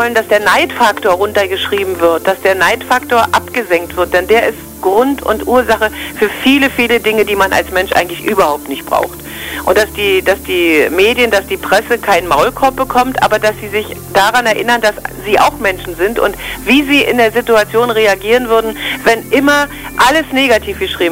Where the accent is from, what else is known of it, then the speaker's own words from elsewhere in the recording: East Germany, Germany; Ich bin Ossi und bleibe Ossi, das ist gar nicht mein Ding